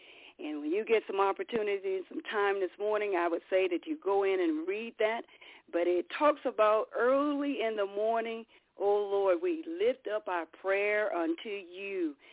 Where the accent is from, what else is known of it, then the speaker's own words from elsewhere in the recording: Hartford, Wisconsin, United States; from Hartford, Wisconsin, on the north side of town